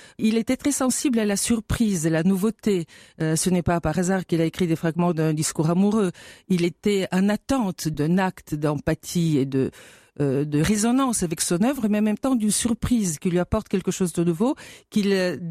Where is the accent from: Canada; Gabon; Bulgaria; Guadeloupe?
Bulgaria; moved away as an adult; now in France; je me décris comme une citoyenne européenne de nationalité française, d'origine bulgare et adoptée par les Américains. Mais à l'époque, je n'étais qu'une étudiante bulgare qui arrivait donc avec sa bourse d'études